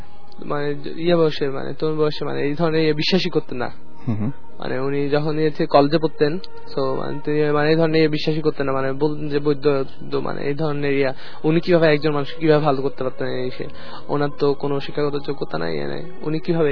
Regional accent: Rangamati, Chittagong Division, Bangladesh; আমাদের গ্রামের বাড়ি ওই রাঙামাটি সাইডে।

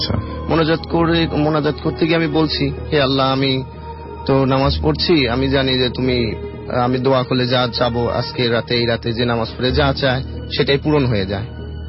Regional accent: Rajshahi Division, Bangladesh; now in Dhaka, Bangladesh; আমার গ্রামের ঘটনা, নাটোর জেলাতে। আমার বাড়ি গ্রামে।

